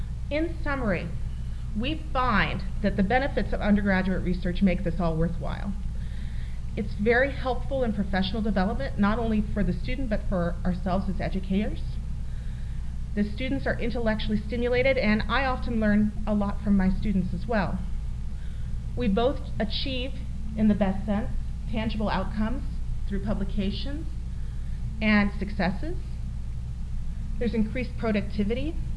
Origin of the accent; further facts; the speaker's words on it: East Coast, United States; I've noticed that kids in the Midwest are very earnest, and I'm from the East Coast.